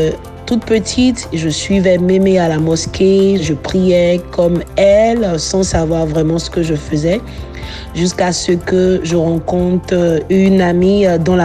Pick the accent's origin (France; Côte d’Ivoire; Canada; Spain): Côte d’Ivoire; Et aux couleurs africaines, particulièrement de ma terre natale, la Côte d'Ivoire.